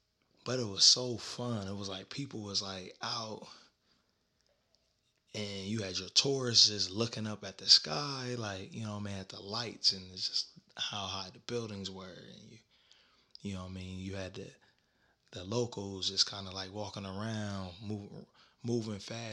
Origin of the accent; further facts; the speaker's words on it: Columbus, Ohio, United States; now in New York City, United States; I'm from Columbus, Ohio, but I have moved to New York City